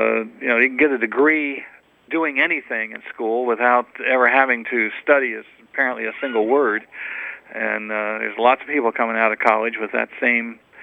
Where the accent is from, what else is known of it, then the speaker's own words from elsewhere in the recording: Newark, Ohio, United States; Really? I'm from Newark, Ohio.